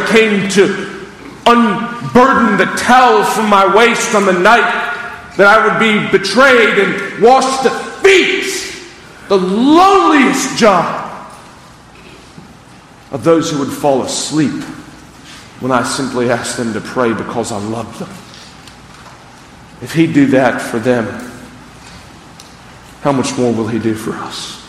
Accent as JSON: {"language": "English", "town": "Greenville", "country": "United States", "said": "And I was from Greenville, which means I have zero horse experience."}